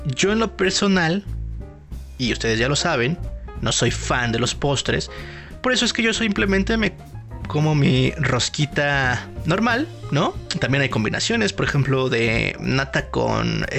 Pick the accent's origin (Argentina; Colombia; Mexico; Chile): Mexico; los mexicanos siempre metemos nuestras manos en las tradiciones y las hacemos aún más sabrosas y más ricas